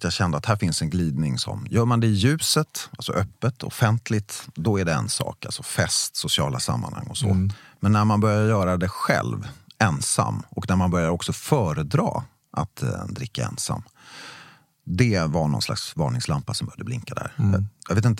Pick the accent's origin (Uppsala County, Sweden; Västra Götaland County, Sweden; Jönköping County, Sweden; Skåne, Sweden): Skåne, Sweden; Ängelholm; Vi är uppvuxna i Ängelholm i Skåne.